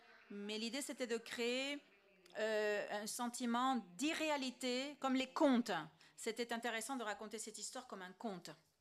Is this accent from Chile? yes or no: yes; Chile; Je viens du Chili.